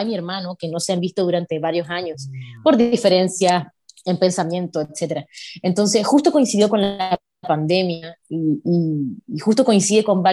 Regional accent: Chile; después con el equipo acá en mi país decidimos tratar de chilenizar un poco la salsa

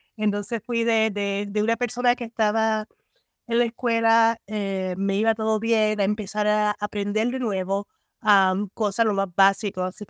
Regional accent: Dominican Republic; la experiencia de criarme en República Dominicana de verdad fue impactante. Yo me considero parte dominicana porque, claro, tú ves mis años formativos ahí en República Dominicana, y aunque pasé quizás verano en Puerto Rico

